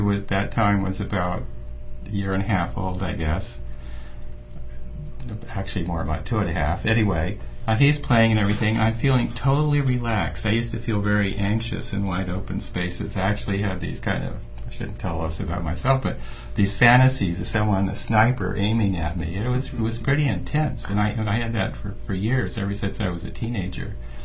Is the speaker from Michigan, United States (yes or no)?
no; El Paso, Texas, United States; moved away; I grew up. I was born and raised in El Paso, Texas. So that was quite a transition and a culture shock.